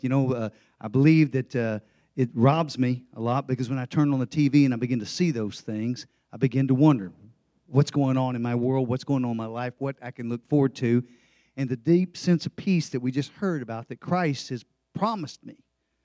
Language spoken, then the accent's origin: English; Vietnam; I grew up in the Vietnam War. I never knew anything other than war.